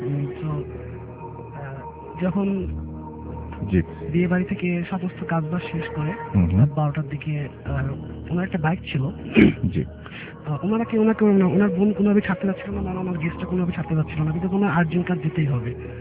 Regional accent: Khulna, Khulna Division, Bangladesh; born or raised there; now in Dhaka, Bangladesh

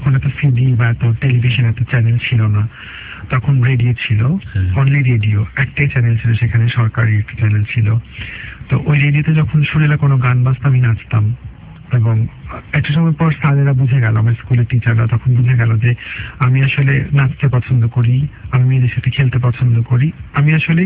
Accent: Dhaka, Dhaka Division, Bangladesh; also born or lived in Shyampur; আমার ছেলেবেলা কেটেছে পুরান্ঢাকার মিলবারেক এলাকায়।

